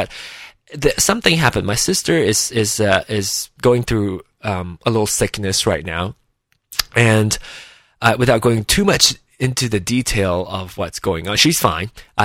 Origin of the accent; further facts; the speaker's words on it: Malaysia; now in United States; I am actually Malaysian.